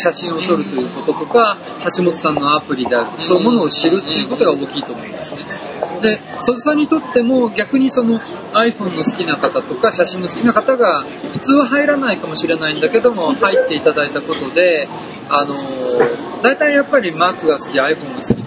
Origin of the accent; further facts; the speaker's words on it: Tokyo, Japan; now in Osaka, Japan; 僕もまあ東京出身ではあるんですけども、